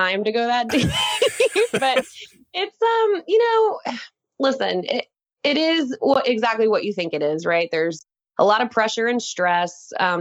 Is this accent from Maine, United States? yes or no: no; Texas, United States; I born and raised in Texas. Grew up, and I'm very sort of open about this, just grew up very much an achiever kid, like a performer.